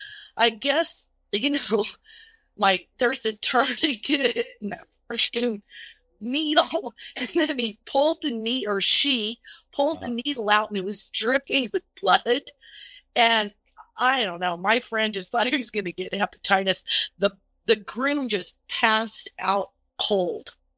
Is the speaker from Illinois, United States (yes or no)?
no; Reno, Nevada, United States; now in San Diego, United States; So, because we're not true San Diegans. I mean, we're from Reno, you know, right.